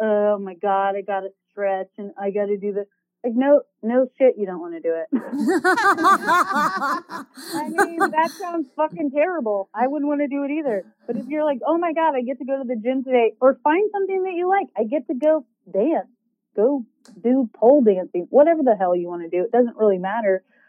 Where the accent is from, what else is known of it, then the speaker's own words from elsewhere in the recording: Colorado, United States; I bring it from Texas. I'm from Colorado. It's medicinal there.